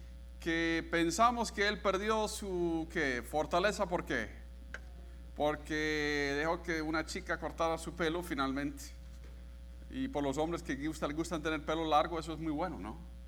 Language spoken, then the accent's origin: Spanish; Colombia; porque yo crecí en Colombia, he visto misioneros por toda mi vida